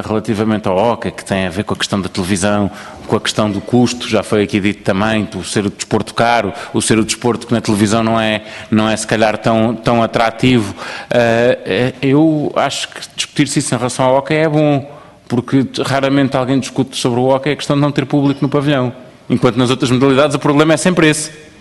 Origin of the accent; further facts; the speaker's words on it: São João da Madeira, Aveiro, Portugal; eu sou de São João da Madeira